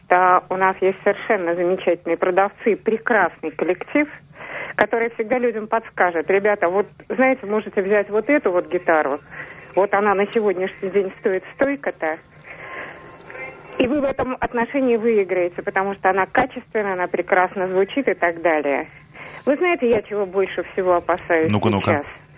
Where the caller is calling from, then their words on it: Vologda, Vologda Oblast, Russia; Город Вологда. Я предприниматель.